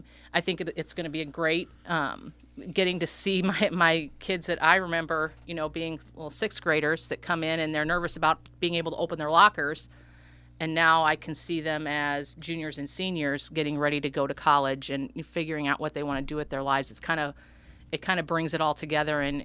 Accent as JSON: {"language": "English", "town": "Benld", "region": "Illinois", "country": "United States", "tie": "born or raised there", "said": "I'm born and raised in Benelled, yes. Okay. A couple blocks from the old Benelled School"}